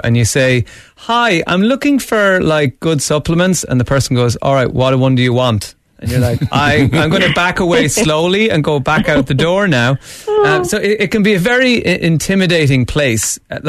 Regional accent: Ireland; So what are the ones that we tend generally, maybe as Irish people, to be lacking in?

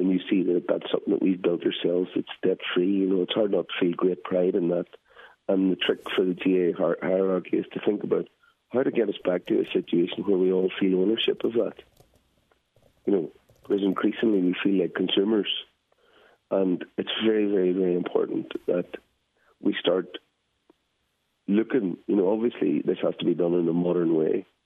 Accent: Dungiven, Northern Ireland, United Kingdom; so for example in Dungiven, my hometown, it's lockdown.

